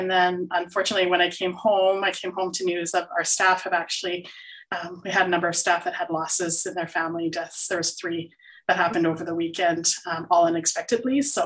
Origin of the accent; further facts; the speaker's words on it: Edmonton, Alberta, Canada; pronouns are she, her, and I'm from Edmonton, Alberta